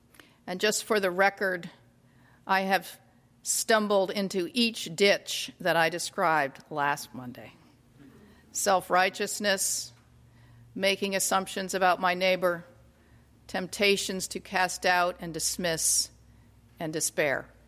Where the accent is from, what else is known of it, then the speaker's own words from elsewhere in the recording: New York City, New York, United States; I'm going to start this humble conversation with a story from my hometown of New York City.